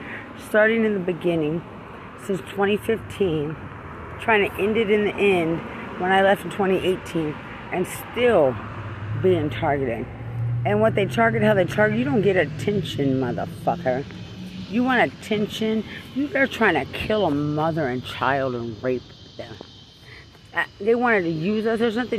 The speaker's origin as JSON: {"language": "English", "town": "Lubbock", "region": "Texas", "country": "United States", "said": "I'm from Lubbock, not San Antonio."}